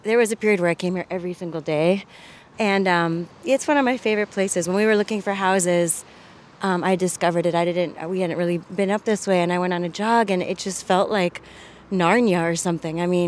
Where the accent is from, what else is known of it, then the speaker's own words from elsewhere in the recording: Miami, Florida, United States; I grew up in Miami, Florida. We have amazing ecosystems down there